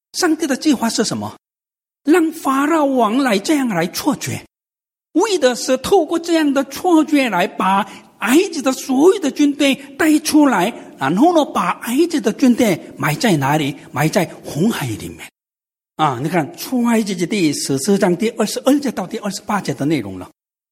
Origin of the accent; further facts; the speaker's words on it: South Korea; Chinese is a second language; 我是韩国人嘛，韩国的文化里面拍人家的肩膀是比我大的人长辈们才能做